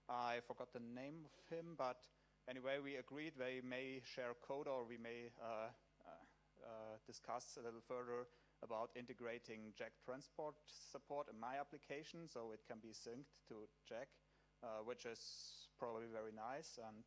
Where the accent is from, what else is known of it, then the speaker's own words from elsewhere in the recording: Austria; I'm from Austria